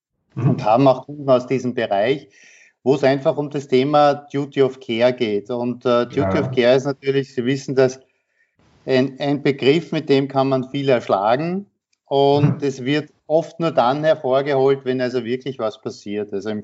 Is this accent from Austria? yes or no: yes; Austria; Also ich komme aus Österreich und arbeite für eine schwedische Firma.